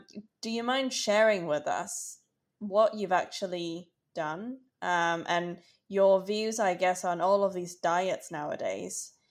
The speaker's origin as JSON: {"language": "English", "country": "Hong Kong", "tie": "born or raised there", "said": "growing up in Hong Kong, you really hardly see any obese people. Like, Hong Kong people are quite petite, I think, generally."}